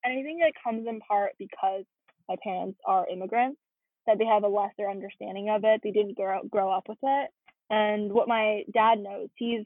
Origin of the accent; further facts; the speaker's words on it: Maryland, United States; I come from Maryland, the middle part, the centralized part of Maryland.